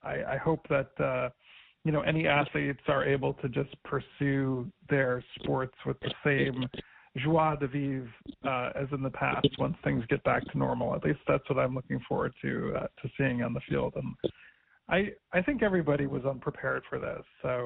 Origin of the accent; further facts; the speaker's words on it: Cleveland, Ohio, United States; my hometown Cleveland Cavaliers